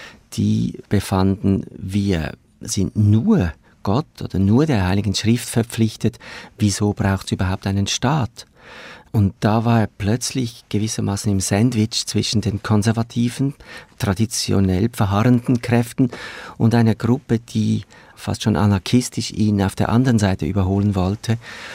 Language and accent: German; Zurich, Switzerland; born there; Ich bin selber in Zürich geboren, lebe hier.